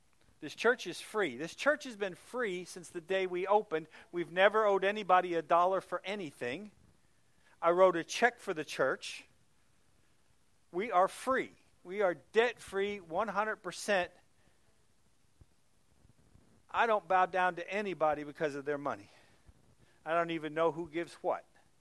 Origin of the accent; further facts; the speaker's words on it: Ireland; No offense to anybody, I'm Irish, and the Irish were enslaved at one point.